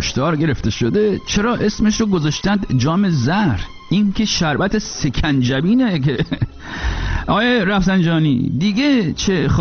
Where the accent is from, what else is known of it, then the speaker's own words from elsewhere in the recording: Iran; moved away as an adult; منم تا وقتی مهاجرت نکرده بودم و از ایران خارج نشده بودم